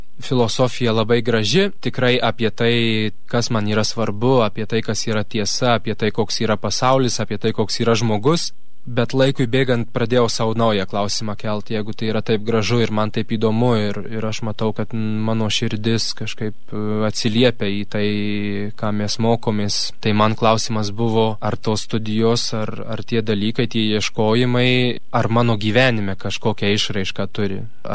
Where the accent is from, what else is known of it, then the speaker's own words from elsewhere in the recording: Vilkaviškis, Marijampolė County, Lithuania; man 23 metai, esu iš Vilkaviškio